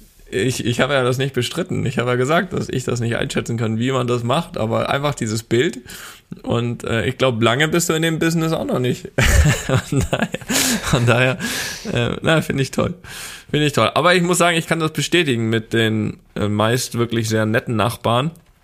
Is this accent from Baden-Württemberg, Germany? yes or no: no; Rostock, Mecklenburg-Vorpommern, Germany; dass wir ja als Kinder in Rostock, hier Stefan Paule Beinlich, Legende, HSV Rostock, wo noch überall?